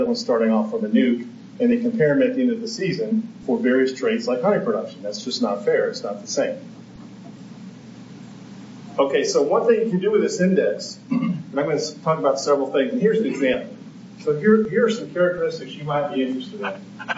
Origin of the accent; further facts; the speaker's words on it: Appalachia, United States; I'm from Appalachia. Hopefully no one else in here is.